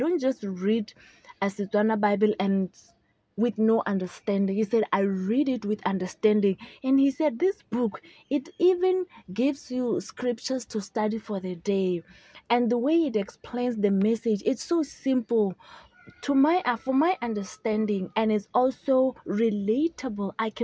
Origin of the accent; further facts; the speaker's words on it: Botswana; from Botswana, psychologist in prison.